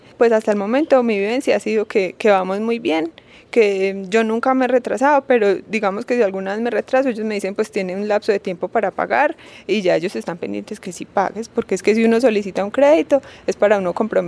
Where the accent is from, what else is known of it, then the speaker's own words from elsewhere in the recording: La Unión, Colombia; soy del municipio de La Unión, soy ingeniera agrónoma.